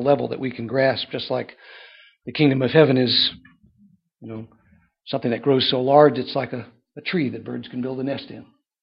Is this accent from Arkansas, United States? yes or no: no; New Jersey, United States; I was raised in New Jersey. My views of the Civil War have changed a lot since I moved south.